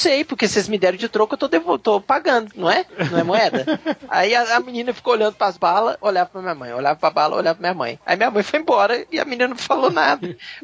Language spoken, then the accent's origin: Portuguese; Juiz de Fora, Minas Gerais, Brazil; Eu passei a maior parte da minha infância em Juiz de Fora, né?